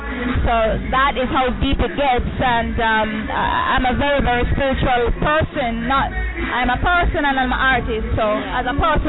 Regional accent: Jamaica; accent: Jamaican; I used to feel very conscious of my Jamaican accent as a child growing up, and being in a North American school

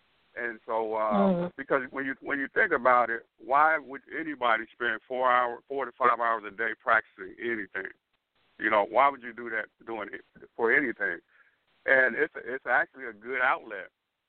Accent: Chicago, Illinois, United States; For example, I come from Chicago, and when I grew up there

